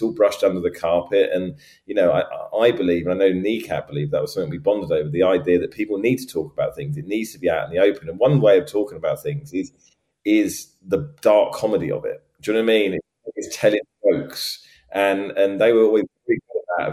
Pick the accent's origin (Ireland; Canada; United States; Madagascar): Ireland; Like, I'm Irish as well, but I've got a British passport